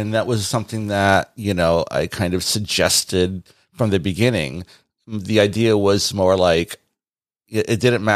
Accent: Bridgeport, Connecticut, United States; There's a slight hint of culture. There's a slight hint of, you know, this whole urban feel of growing up in Bridgeport

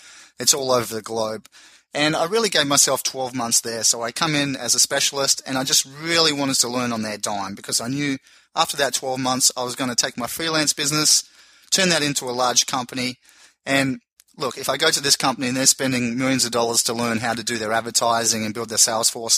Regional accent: Tasmania, Australia; born there; also born or lived in Brisbane; I was born in Tasmania and I studied in Brisbane in Australia.

